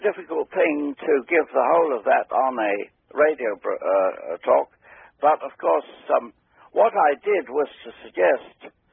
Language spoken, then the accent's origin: English; United Kingdom; We have a wonderful word, timbam, because we're rather refined people. We're British. We're not like you crude American colonials.